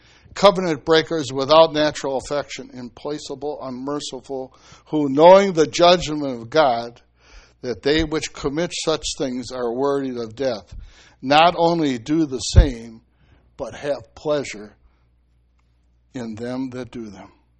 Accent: Milwaukee, Wisconsin, United States; I was born and raised on Lake Michigan. I lived on the south side of Milwaukee. My parents' home was on a cliff above the lake, about 50 feet high.

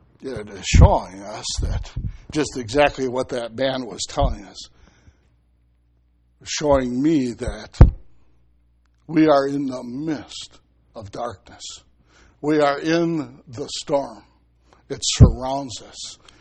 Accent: Milwaukee, Wisconsin, United States; I was born and raised on Lake Michigan. I lived on the south side of Milwaukee. My parents' home was on a cliff above the lake, about 50 feet high.

